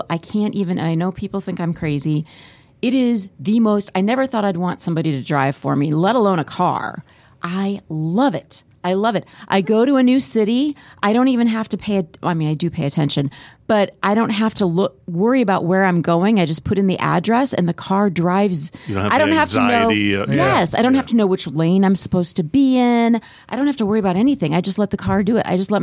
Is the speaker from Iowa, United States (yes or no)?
yes; Iowa, United States; I can't do it, man. I grew up in Iowa. There's corn sweat.